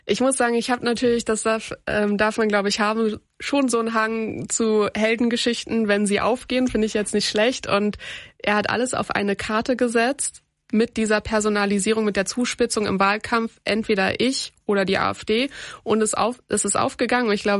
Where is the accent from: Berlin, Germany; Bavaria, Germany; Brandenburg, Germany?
Brandenburg, Germany; Ich bemühe mich ja nicht, es ist mir ja schon in die Wiege gelegt als Brandenburgerin.